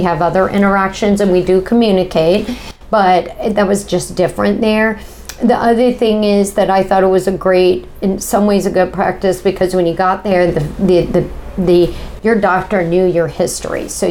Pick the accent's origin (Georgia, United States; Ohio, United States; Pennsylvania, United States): Georgia, United States; Atlanta; And then they came here. And I grew up here and in Atlanta, spent my summers here.